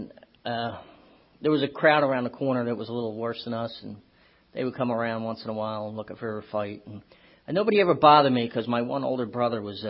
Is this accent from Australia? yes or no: no; Philadelphia, Pennsylvania, United States; I grew up in Philly, about a block from the Tacony Bridge. Came from a family of seven, you know, Irish Catholic.